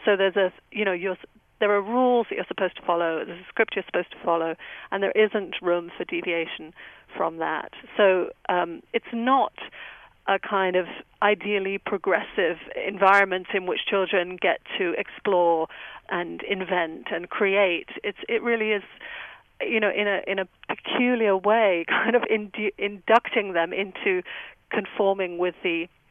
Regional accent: England, United Kingdom; and I'm from England. I'm English, and I go back pretty regularly

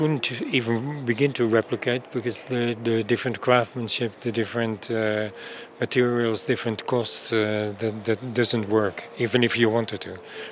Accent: Netherlands; And of course, I'm from Holland, born in the Second World War, so that always meant a kind of particular connection.

